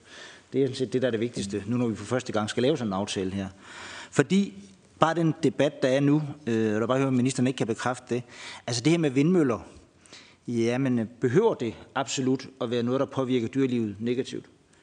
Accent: Nysted, Zealand, Denmark; nede ved Nysted, hvor jeg kommer fra.

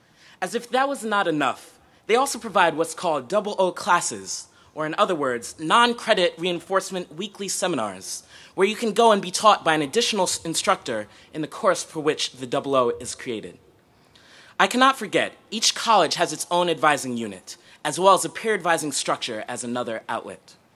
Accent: Allentown, Pennsylvania, United States; I'm actually from Allentown, Pennsylvania.

